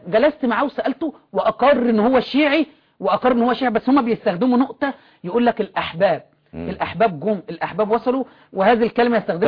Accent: Egypt; ان انا مصري

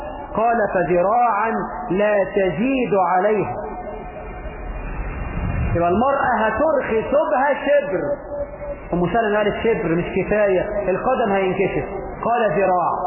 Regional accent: Egypt; احنا في مصر يبدو ان احنا فهمنا حديث النبي بالمقلوب

